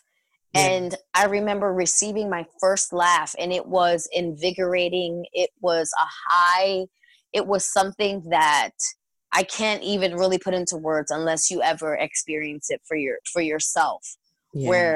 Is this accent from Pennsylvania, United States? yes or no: no; Bronx, New York, United States; I grew up on 179th in Creston. And if you're not familiar with the Bronx back in the day before it's like the new hot place to live, I mean, it was pretty bad.